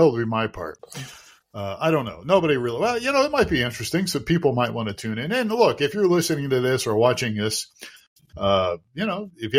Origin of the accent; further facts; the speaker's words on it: Ohio, United States; now in Tucson, United States; I mean, when I grew up in Ohio, allergy season varied, but a lot of time it was summertime for me.